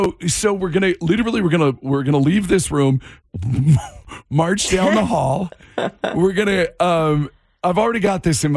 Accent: Monroe, Washington, United States; I claim my hometown as Monroe, Washington, because that's where I went to high school.

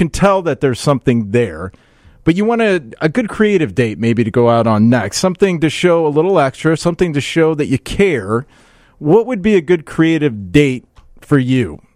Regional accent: Iowa, United States; Originally, I'm from Iowa.

